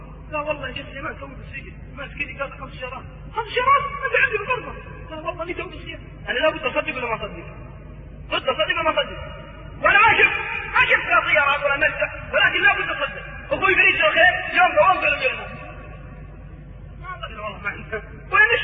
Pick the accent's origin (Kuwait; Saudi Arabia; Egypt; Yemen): Saudi Arabia; أحصل عدد عندنا في السعودية